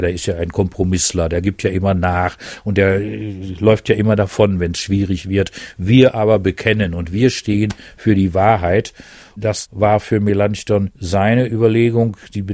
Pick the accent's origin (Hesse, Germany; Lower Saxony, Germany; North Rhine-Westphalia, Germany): North Rhine-Westphalia, Germany; Ich komme aus dem Ruhrgebiet